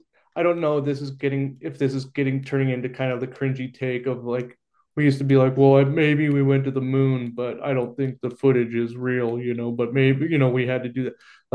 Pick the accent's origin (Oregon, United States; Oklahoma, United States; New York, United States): Oregon, United States; Like my grandma told me about Bigfoot when I was a little kid growing up in Oregon.